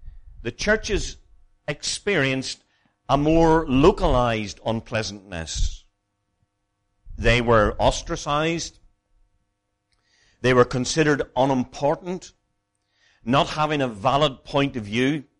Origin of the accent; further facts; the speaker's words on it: Ireland; now in England, United Kingdom; I'm a foreigner from Ireland